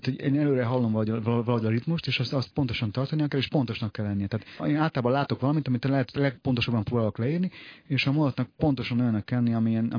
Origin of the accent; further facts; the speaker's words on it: Transylvania, Romania; moved away; Én azt gondolom, hogy akkor nőttem fel, mikor onnan eljöttünk, és már előtte írtam, már Erdélyben is írtam, és onnan kezdve tulajdonképpen folyamatosan írtam, hogy eljöttünk